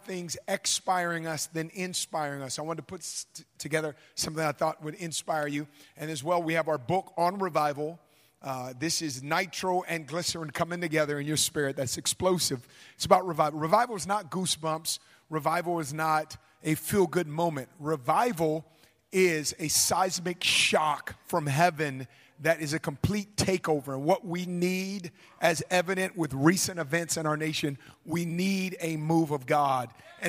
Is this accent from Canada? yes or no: no; Oakland, California, United States; Growing up in West Oakland, we didn't have a refrigerator. We had an ice box, okay?